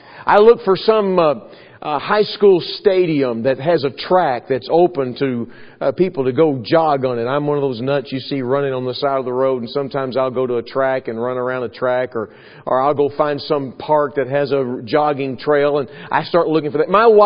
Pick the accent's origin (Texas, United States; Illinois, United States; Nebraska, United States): Texas, United States; Now, I'm a Texan by birth, okay? I grew up in Texas.